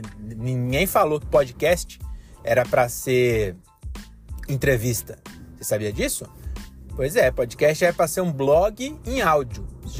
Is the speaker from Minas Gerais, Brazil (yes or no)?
no; São Paulo, Brazil; born there; eu sou nascido lá na Consolação, então até os 11 meses eu morei na Consolação, ali em São Paulo.